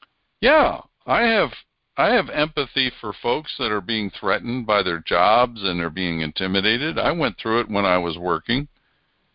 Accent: United States; I grew up in Amish country.

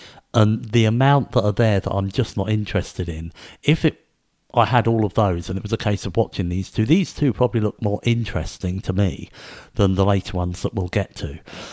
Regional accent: England, United Kingdom; And growing up in England, you were told about things like World War One, World War Two, things that involved Britain.

